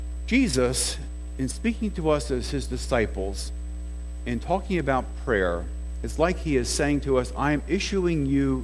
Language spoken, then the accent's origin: English; Rehoboth Beach, Delaware, United States; I grew up in Rehoboth Beach, Delaware. It's a lower Delaware on the Atlantic Ocean, a summer resort. It's one of these Jekyll and Hyde places where it's dead as a doornail during the winter.